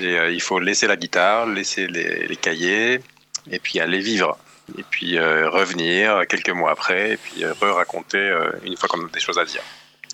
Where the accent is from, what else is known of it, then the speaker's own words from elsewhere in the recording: Turkey; Moi, j'ai grandi en Turquie